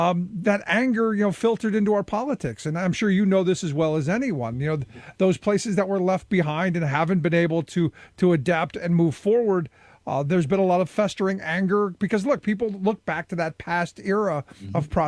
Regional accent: Cleveland, Ohio, United States; Look, I grew up in Cleveland

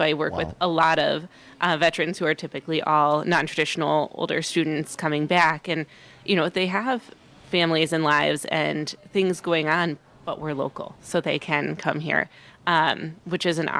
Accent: Seattle, Washington, United States; We had big rivalries in high school growing up in the Seattle area, but, you know, there were really two or three main colleges in Washington State.

